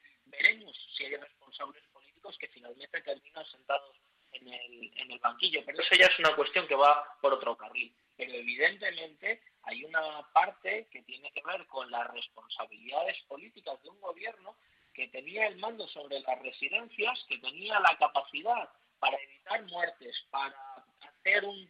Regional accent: Madrid, Community of Madrid, Spain; nos avergüenza a todos como madrileños

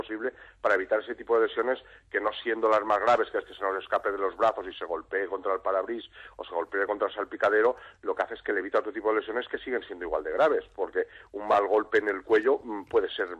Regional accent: Catalonia, Spain; now in Alicante, Spain; Yo, de hecho, soy catalán, no estoy en Barcelona habitualmente, estoy por Madrid, vivo en Alicante.

